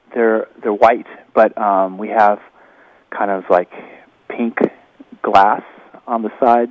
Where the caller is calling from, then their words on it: Berkeley, California, United States; I'm calling from Berkeley, California.